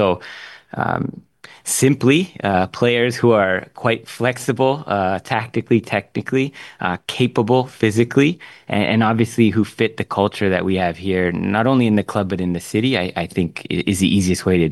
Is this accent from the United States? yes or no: no; Canada; As a Canadian, I'm greatly thankful for that because it's grown the game.